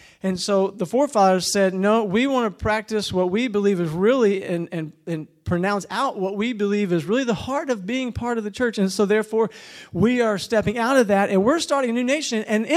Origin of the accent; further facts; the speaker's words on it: United States; I won't speak to anywhere else in the world because I grew up in the United States